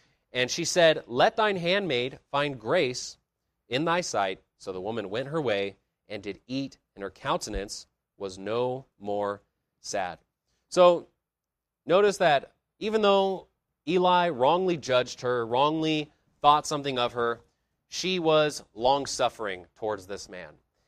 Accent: United States; we grew up in America, and the culture of alcohol and drinking is pretty strong in the United States.

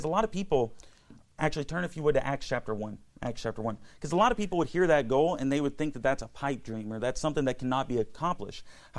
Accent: Tennessee, United States; now in Arizona, United States; I grew up in Tennessee, but I moved here not solely, but mainly because of that sermon

